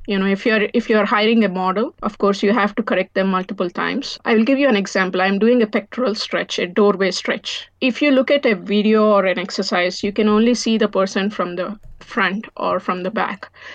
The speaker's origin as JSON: {"language": "English", "town": "Philadelphia", "region": "Pennsylvania", "country": "United States", "said": "So I'm from Philadelphia."}